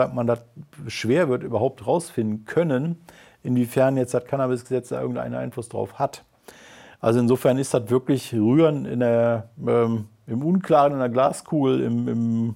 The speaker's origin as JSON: {"language": "German", "region": "North Rhine-Westphalia", "country": "Germany", "said": "Also mein Heimatland NRW"}